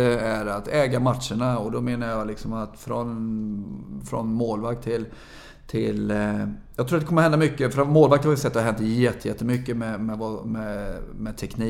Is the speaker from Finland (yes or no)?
no; Mellerud, Västra Götaland County, Sweden; jag hade många duktiga spelare i Mellerud där jag växte upp som 10-12-åring.